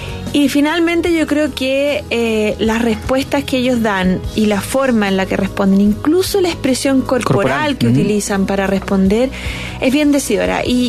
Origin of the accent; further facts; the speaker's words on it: Chile; somos los chilenos